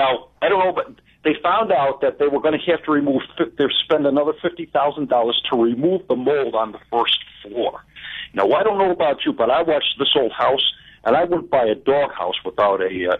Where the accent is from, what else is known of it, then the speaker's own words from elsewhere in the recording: New York, United States; now in Florida; Originally New York.